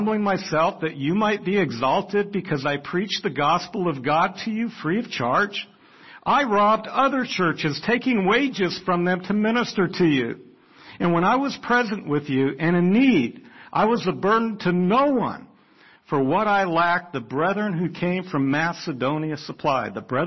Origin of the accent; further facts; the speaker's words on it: Toronto, Ontario, Canada; I grew up in Toronto, Canada. I lived 100 miles away from Niagara Falls